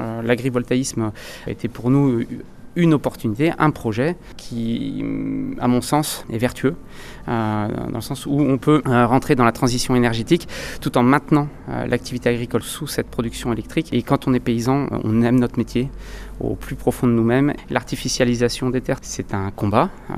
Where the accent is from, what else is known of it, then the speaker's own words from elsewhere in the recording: Bourgogne-Franche-Comté, France; On vient de la région d'Auxerre, Chablis, Noyers-sur-Serein